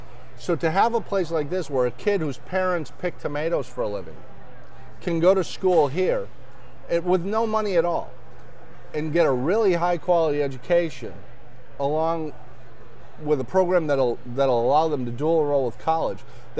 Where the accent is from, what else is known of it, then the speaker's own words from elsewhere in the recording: Winter Haven, Florida, United States; Jack Brown Seaplane Base in my hometown, Winter Haven, Florida.